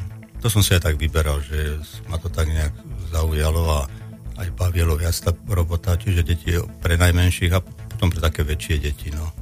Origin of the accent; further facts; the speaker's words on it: Žilina, Žilina Region, Slovakia; tak som Žilinčan